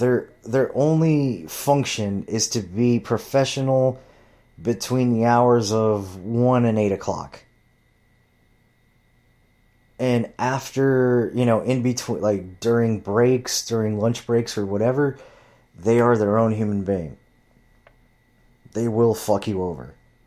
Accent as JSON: {"language": "English", "town": "Huntington Beach", "region": "California", "country": "United States", "said": "I'm from Huntington Beach, bro. Like, we hug everybody."}